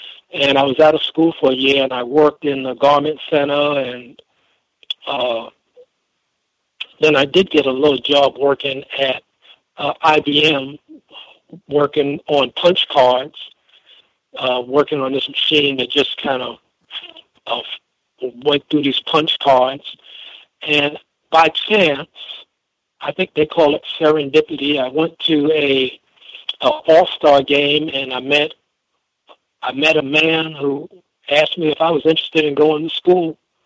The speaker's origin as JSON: {"language": "English", "town": "Brooklyn", "region": "New York", "country": "United States", "tie": "born or raised there", "said": "I grew up in Brooklyn and met a lot of beautiful, beautiful brothers."}